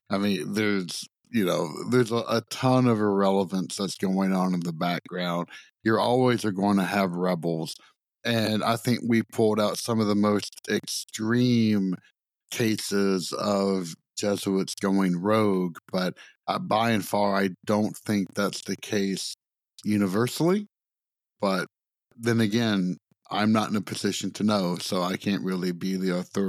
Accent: Virginia, United States; Like, I was brought up in the Richmond Diocese, which is very touchy-feely.

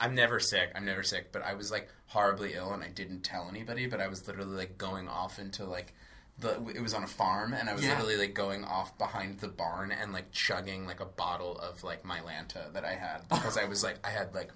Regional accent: Wall Township, New Jersey, United States; No, I'm from the Jersey Shore. Like, I'm from Wall Township. Right. It's about an hour south of here. So I grew up

